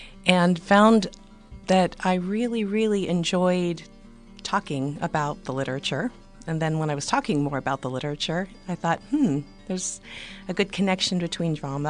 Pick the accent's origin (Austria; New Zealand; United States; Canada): United States; Pittsburgh, Pennsylvania; I am a proud Pittsburgh native, a boomeranger. So I was away for a long time but came back, and I live out in the South Hills with my husband, and I have three kids.